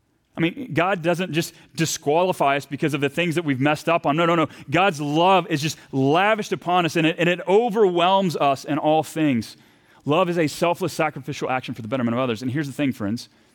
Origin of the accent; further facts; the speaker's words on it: the South, United States; I'm from the South, and so we say, man, Peter, bless your heart.